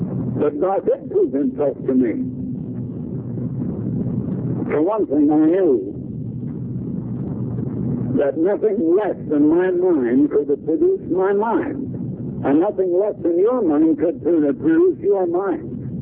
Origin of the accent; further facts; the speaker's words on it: Iowa, United States; born there; and later they moved to Iowa, as my father did, and I was born in Iowa